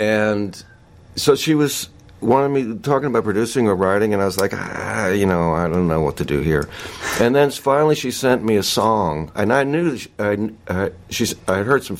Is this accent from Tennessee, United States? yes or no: yes; Nashville, Tennessee, United States; I'm from Nashville, and so, like, you can swing a cat around and hit about three fiddle players